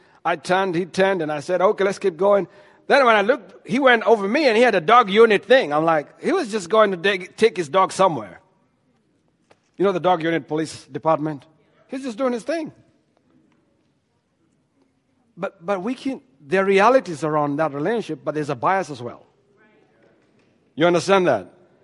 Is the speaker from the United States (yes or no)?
yes; Georgia, United States; Where are you from? I say, well, I'm from Georgia.